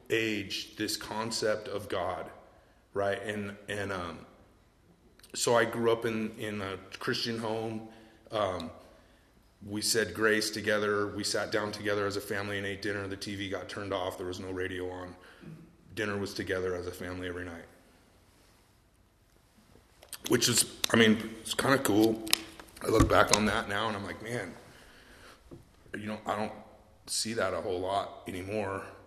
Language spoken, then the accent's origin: English; California, United States; I grew up in Northern California, pretty good home.